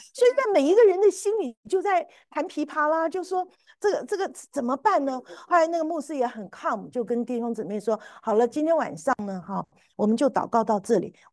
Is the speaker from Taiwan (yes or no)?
yes; Taiwan; now in United States; 你知道我这种从台湾来的那种老古董哈，我一听到舞会，你知道我年轻的时候在台湾参加舞会都是坏小孩参加的嘛哈